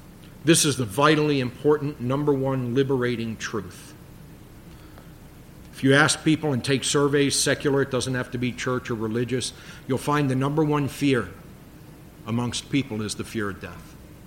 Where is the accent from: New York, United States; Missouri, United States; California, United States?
New York, United States; New York City; It's like, I grew up in the Bronx. These agricultural things get lost on me, but I'll try.